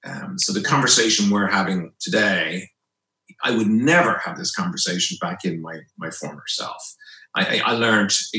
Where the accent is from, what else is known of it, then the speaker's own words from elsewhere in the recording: Dublin, Leinster, Ireland; I grew up in Dublin in the, I'm 53 now, so born in 1965. So I grew up in the 70s and 80s in Dublin